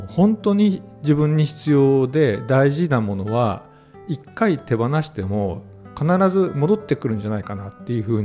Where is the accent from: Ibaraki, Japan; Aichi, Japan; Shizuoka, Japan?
Aichi, Japan; Nagoya; now in Hiroshima, Japan; 僕出身が名古屋で広島で就職してるので、